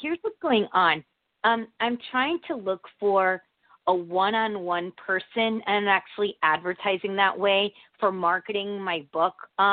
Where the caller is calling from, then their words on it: Connecticut, United States; from Connecticut.